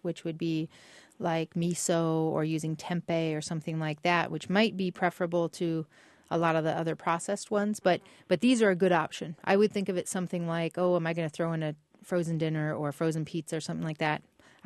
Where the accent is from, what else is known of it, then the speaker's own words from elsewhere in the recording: Iowa, United States; When I go back to Iowa, my home state, I have an Iowa chop.